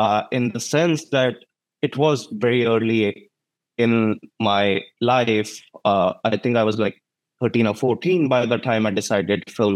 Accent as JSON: {"language": "English", "region": "Delhi", "country": "India", "tie": "born or raised there", "said": "I grew up in Delhi, the capital of India."}